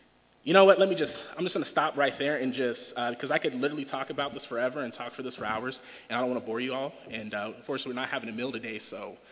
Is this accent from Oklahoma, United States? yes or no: yes; Oklahoma City, Oklahoma, United States; Just a side note, I am from Oklahoma City, and I am a Thunder fan